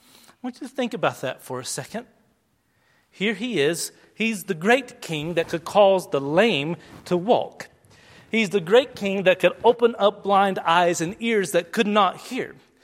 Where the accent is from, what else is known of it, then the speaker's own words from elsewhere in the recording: Virginia, United States; At my house growing up in Virginia, I used to take a jog along the road.